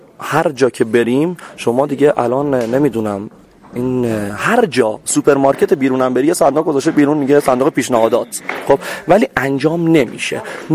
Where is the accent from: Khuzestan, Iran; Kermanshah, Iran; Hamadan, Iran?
Khuzestan, Iran; Abadan; من بچه آبادان هستم، البته خانواده من خودم جنگ زده میشم دیگه.